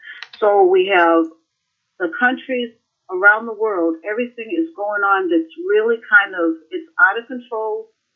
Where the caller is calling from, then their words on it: Boston, Massachusetts, United States; Hi, calling from Boston.